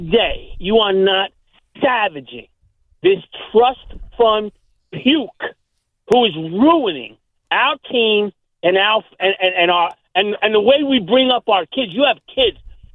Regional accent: Brooklyn, New York, United States; And I'm from Brooklyn, Sheepshead Bay, right where you're from.

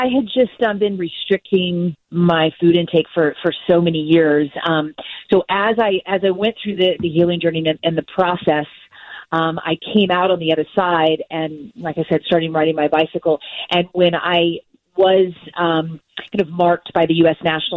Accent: Kentucky, United States; So I grew up in Kentucky, so I grew up on fried chicken and casseroles and macaroni and cheese and brisket and all of it.

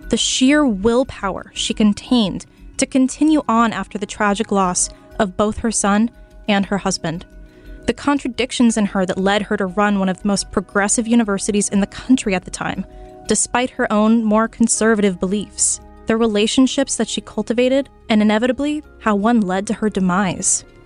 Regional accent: San Mateo, California, United States; the dinner was held in the back room at an upscale restaurant in my hometown, San Mateo. For those of you not in the Bay Area, San Mateo is roughly halfway between San Francisco and Stanford. We're right by the airport.

